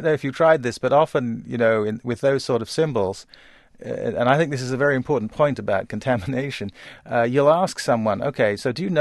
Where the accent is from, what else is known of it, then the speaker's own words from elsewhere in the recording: Kumasi, Ashanti, Ghana; just outside Kumasi, which is my hometown